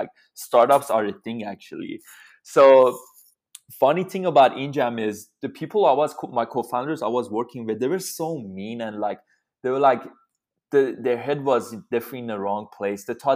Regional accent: Iran; first language Farsi; English is a second language; now in United States; So I moved to the United States 10 years ago. When I came to US, I couldn't speak any language. I literally couldn't speak English at all. Like, only knew Farsi. I'm originally from Iran.

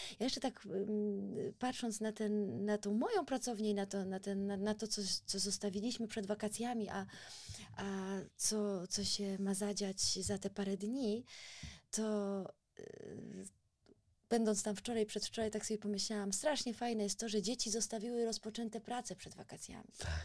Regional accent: Warsaw, Masovian Voivodeship, Poland; o pracowni plastycznej pani Basi Szydelskiej na Żoliborzu w Warszawie. Ja pamiętam, bo tam całe moje dzieciństwo spędziłam w tej pracowni.

